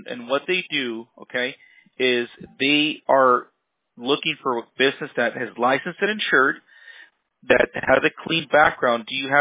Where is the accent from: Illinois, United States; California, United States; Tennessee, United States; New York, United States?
California, United States; Santa Ana; also born or lived in Anaheim; I was born in Santana, so pretty cool. I love it. Yeah, so I grew up on Bristol and McFadden.